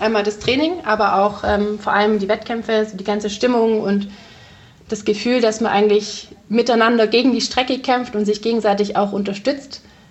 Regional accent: Ravensburg, Baden-Württemberg, Germany; also ich komme ja aus Ravensburg ursprünglich

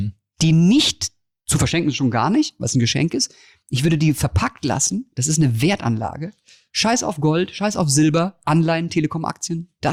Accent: Karlsruhe, Baden-Württemberg, Germany; Ich komme aus Karlsruhe, war eine Weile weg. Jetzt wohne ich da wieder aufgrund der Nähe des Senders.

